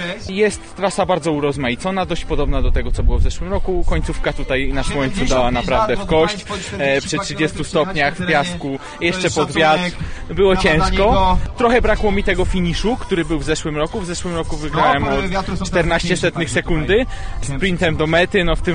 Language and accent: Polish; Częstochowa, Silesian Voivodeship, Poland; jestem z Częstochowy.